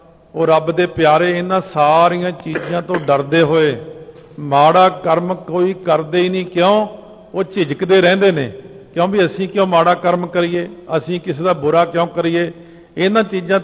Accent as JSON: {"language": "Punjabi", "town": "Patiala", "region": "Punjab", "country": "India", "said": "ਮੈਂ ਕਿਹਾ ਜੀ ਅਸੀਂ ਪਟਿਆਲੇ ਤੋਂ।"}